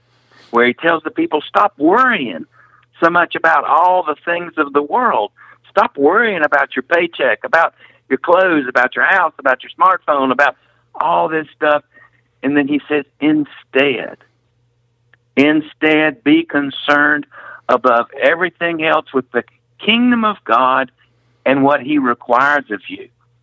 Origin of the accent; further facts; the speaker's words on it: North Carolina, United States; I'm from North Carolina, not Missouri, but I am a show me kind of person.